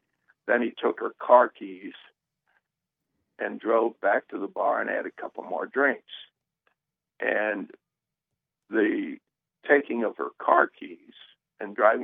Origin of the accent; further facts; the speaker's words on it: Bucyrus, Ohio, United States; Then there was one recently that got a lot of publicity that happened in my hometown, in Bucyrus.